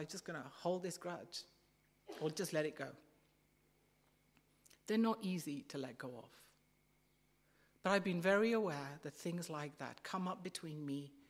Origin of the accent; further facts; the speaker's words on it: India; One thing I've noticed growing up in India, people hold grudges deeply and forever.